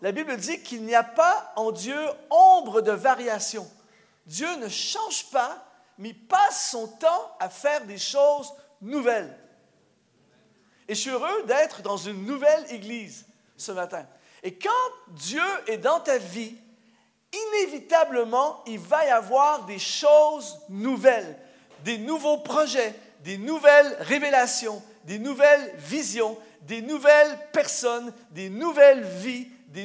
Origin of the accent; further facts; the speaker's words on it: Canada; now in Switzerland; moi j'arrive ici en Suisse, je suis Canadien, pour ceux qui ne le savaient pas, je suis Canadien